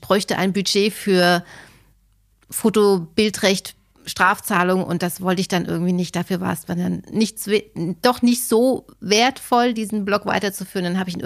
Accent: Hesse, Germany; Okay, ich komme voll vom Land. Also ich bin so ein richtig fieses Landei. Ich komme aus einem Dorf aus Mittelhessen mit 800 Einwohnern. Also da bist du so richtig abgehängt, wenn du da groß wirst.

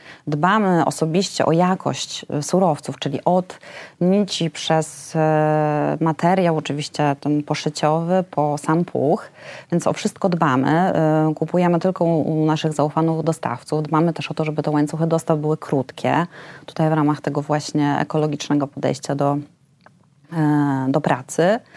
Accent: Warsaw, Masovian Voivodeship, Poland; Ja jestem z kolei warszawianką od pokoleń i u mnie nigdy tego tematu nie było.

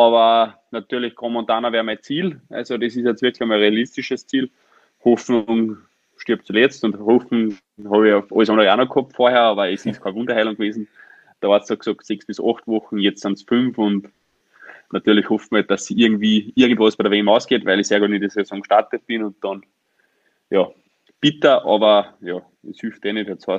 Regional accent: Styria, Austria; da war ein steirisches Kinderrennen. Und sie haben mich gefragt, natürlich, weil es in meiner Heimat ist

